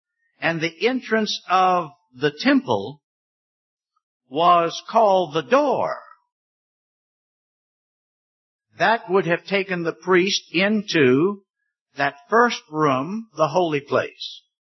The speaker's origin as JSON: {"language": "English", "town": "Richmond", "region": "Virginia", "country": "United States", "said": "I'm from Richmond."}